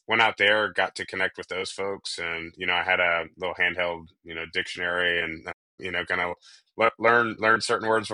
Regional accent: Houston, Texas, United States; I grew up in Houston, Texas. Went to Memorial High School, Spring Branch Middle School, right?

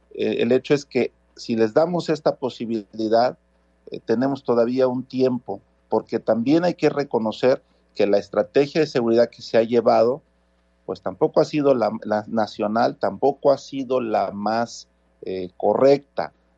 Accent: Mexico; me duele mucho como mexicano decirlo

